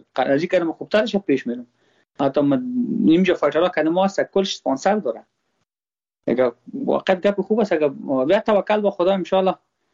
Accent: Afghanistan; من خوش نم ما خود ما افغان هستم

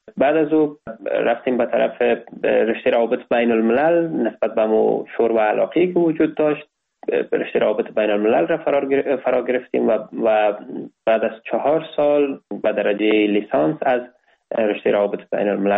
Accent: Kabul, Afghanistan; born there; سال 1999 در ولایت کابل متولد شدیم. تحصیلات ابتدایی خود را در لیسه عالی مرزا عبدالقادر بیدل به پایان رساندیم

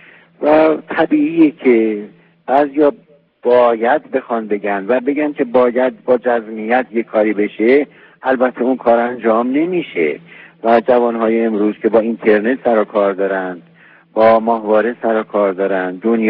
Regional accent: Iran; من که از ایران هستیم

